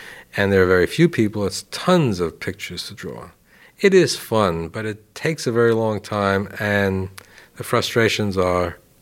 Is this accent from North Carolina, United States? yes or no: no; New York, United States; When I was growing up in New York, an illustrator could do illustrations for Esquire magazine